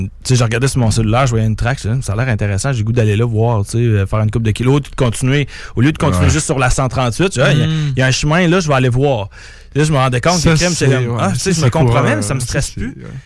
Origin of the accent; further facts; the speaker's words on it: Port-Cartier, Quebec, Canada; Port-Cartier